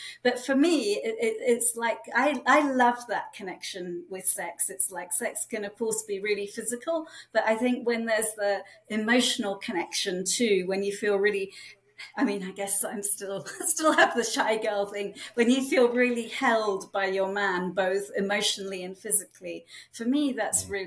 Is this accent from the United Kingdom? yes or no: yes; United Kingdom; I'm British and we have, you know, the film No Sex Please, We're British. So I grew up in a household where sex just was not talked about.